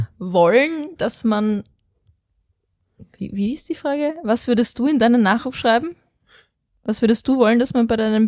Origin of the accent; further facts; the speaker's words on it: Vienna, Austria; weil ich bin Wienerin.